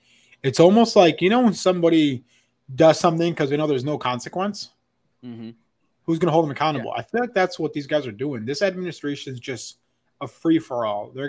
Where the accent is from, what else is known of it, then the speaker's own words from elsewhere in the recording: United States; I'm an American, you're an American. I would not want to be anywhere else